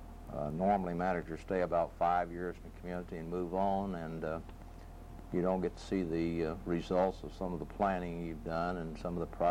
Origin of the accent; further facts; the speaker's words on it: Oklahoma, United States; born there; Well, I was born in southern Oklahoma. My family was from Oklahoma. They originally were from Texas, and they moved to Oklahoma in the early part of the 20th century.